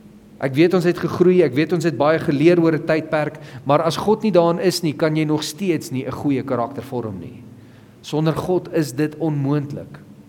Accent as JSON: {"language": "Afrikaans", "town": "Nigel", "region": "Gauteng", "country": "South Africa", "said": "en ek kom ook van Nigel af"}